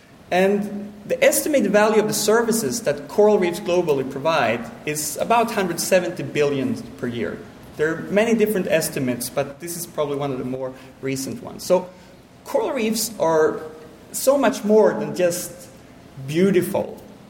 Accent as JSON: {"language": "English", "country": "Sweden", "second_language": "English", "said": "I'm from Sweden. The weather is indeed miserable in Sweden. It's very cold. I was from about just north of 60 degrees north"}